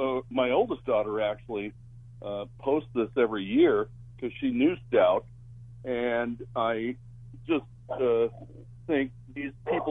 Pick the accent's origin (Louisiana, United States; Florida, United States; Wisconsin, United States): Wisconsin, United States; Kenosha; who turns out to be from Kenosha, Wisconsin, my hometown.